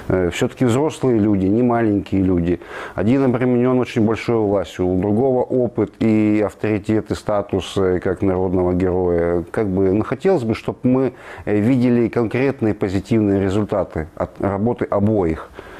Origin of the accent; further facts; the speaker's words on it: Sevastopol, Ukraine; Мне, как коренного севастопольца, я прекрасно помню все